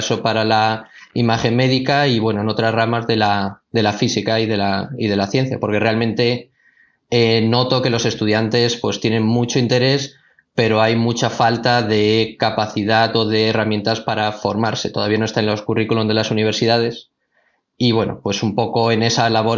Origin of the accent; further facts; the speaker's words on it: Cuenca, Castilla-La Mancha, Spain; born there; yo nací en Cuenca, en España